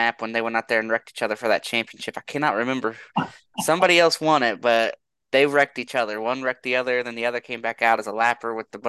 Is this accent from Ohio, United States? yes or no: yes; Ohio, United States; See, I'm from Ohio, so I'm just kind of curious if you've raced some of the local stuff around here.